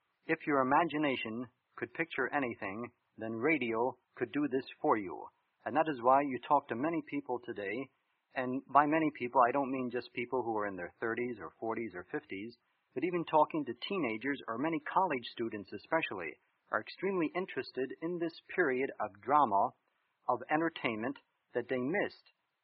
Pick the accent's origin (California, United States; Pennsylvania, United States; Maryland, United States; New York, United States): Pennsylvania, United States; Reading; now in Lebanon, United States; Originally, I hail from Reading, Pennsylvania, but I'm happy to be from Pennsylvania